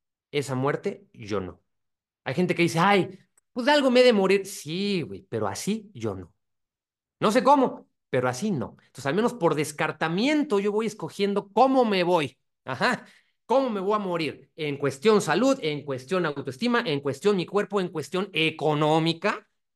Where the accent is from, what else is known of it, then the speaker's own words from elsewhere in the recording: Mexico; born there; Entonces, sí, vivo en México, aquí nací, pero yo entiendo que mi cultura, que mi sangre, que mi pueblo es todo Latinoamérica, ¿no?